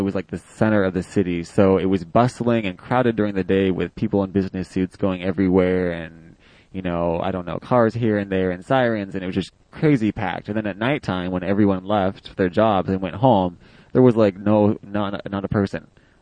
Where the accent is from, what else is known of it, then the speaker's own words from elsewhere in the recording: Oregon, United States; while I'm from Oregon, so I'm used to the rain and the cold, it wasn't a big deal.